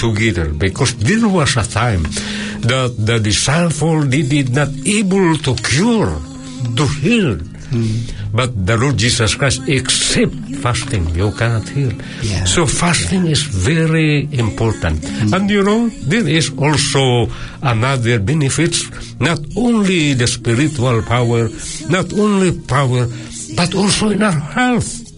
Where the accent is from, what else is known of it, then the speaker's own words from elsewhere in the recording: Philippines; I even my eyes look like a Chinese, but I am still Filipino.